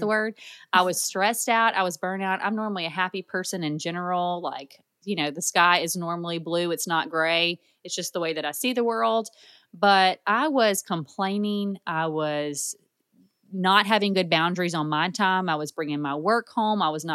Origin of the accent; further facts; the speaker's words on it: Louisiana, United States; I came home to my hometown. I was living in a different city at the time.